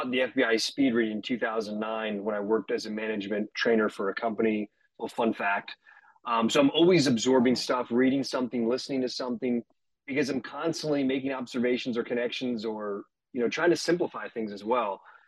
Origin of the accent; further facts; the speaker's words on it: Tampa, Florida, United States; So I am from Tampa, Florida. That's where I currently live.